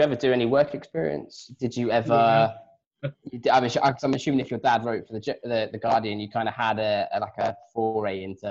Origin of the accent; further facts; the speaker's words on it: Bourne, East Midlands, United Kingdom; because I'm from Bourne, where the BRM factory is.